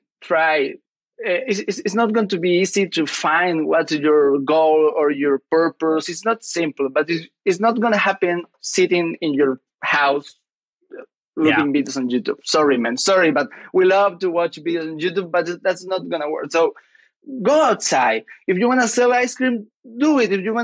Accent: north, Chile; English is a second language; I'm not from Santiago de Chile. I'm not from the capital. I'm from the north part of this country, a small country. Chile is a small country. My city is smaller than that.

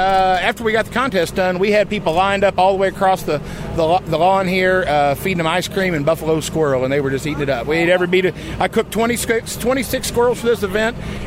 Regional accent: Kansas City, Missouri, United States; Kansas City, Missouri.

